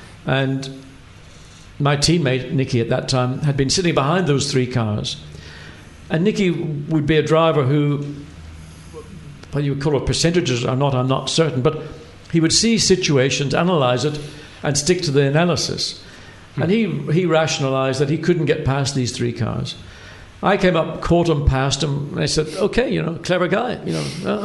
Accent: Ireland; moved away as an adult; when I came over from Ireland, whenever I started in 1970, racing in Formula 2

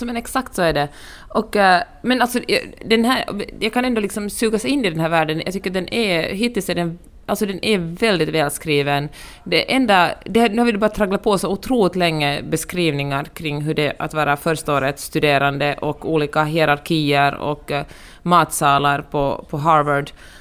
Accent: Helsinki, Uusimaa, Finland; Men jag är från Helsingfors.

